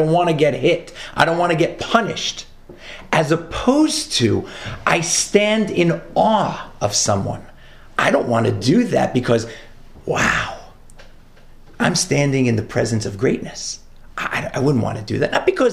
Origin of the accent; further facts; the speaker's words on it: Brooklyn, New York, United States; I grew up in Brooklyn, New York. I heard the expletives many, many times.